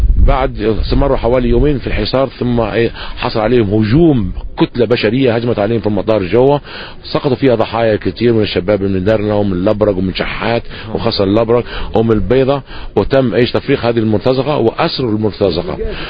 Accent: Benghazi, Cyrenaica, Libya; وكل ما غالبا تو الاحتجاجات عندنا في بنغازي

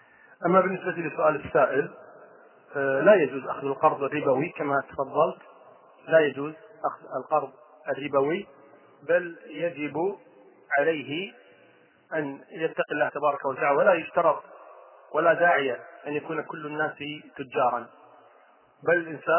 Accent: Kuwait; يعني احيانا في بعض البلاد مثلا عندنا في الكويت مثلا هنا

